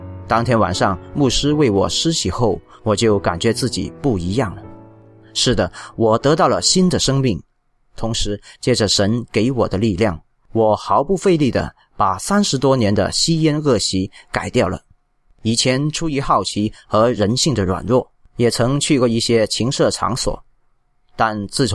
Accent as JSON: {"language": "Chinese", "region": "Northeast China", "country": "China", "said": "我是一名来自中国东北的工人"}